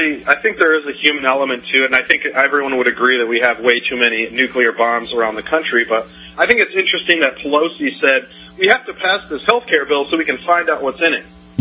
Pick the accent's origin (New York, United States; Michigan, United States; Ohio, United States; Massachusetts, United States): Michigan, United States; Grand Rapids; now in Tempe, United States; Yeah, I live in Tempe, Arizona. I grew up in Grand Rapids, and I just saw the station there.